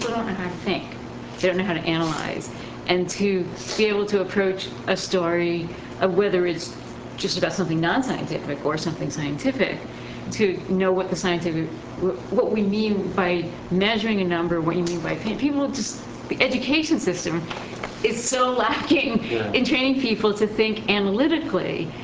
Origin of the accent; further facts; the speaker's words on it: Massachusetts, United States; I'm from Massachusetts, and most of the states have that.